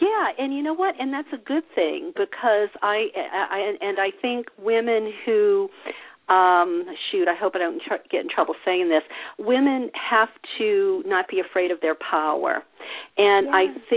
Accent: Southern United States, United States; for me, you know, growing up in the South, you were taught to be nice.

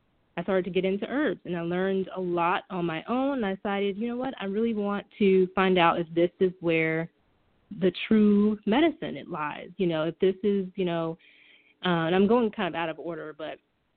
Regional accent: Rock Hill, South Carolina, United States; I went to Winthrop University back in my hometown in Rock Hill, South Carolina

